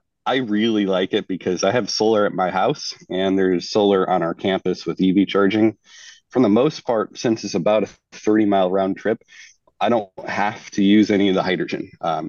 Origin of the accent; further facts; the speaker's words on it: Ohio, United States; Actually, in my home state of Ohio, there's a tremendous retooling happening right now.